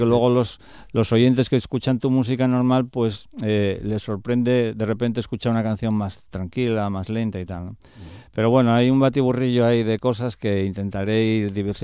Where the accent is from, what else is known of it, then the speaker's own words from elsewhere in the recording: Spain; pero me gusta especialmente que suene más en mi tierra, porque no es fácil que tenga la repercusión que me gustaría, por lo menos en España